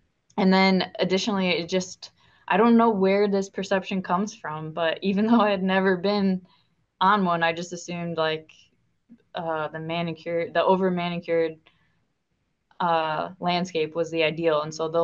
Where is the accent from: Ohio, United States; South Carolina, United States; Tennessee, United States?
Ohio, United States; Cleveland; So I grew up in Cleveland, Ohio, and basically never left much the state and barely left Cleveland. We basically lived between Cleveland and Toledo, where my family was. So basically, the shore of Lake Erie was all I knew.